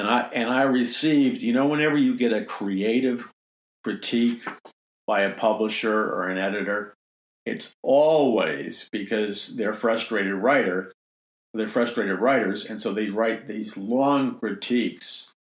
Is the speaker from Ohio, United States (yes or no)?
no; Queens, New York, United States; I grew up in Jackson Heights, Queens, and Trump grew up in Queens also, where you speak a tough guy language.